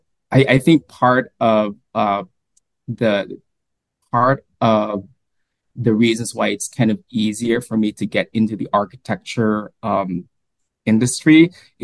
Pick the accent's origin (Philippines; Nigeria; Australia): Philippines; now in United States; I am, as what Patricia mentioned, I am also a Filipino American. I came here to the United States in 2007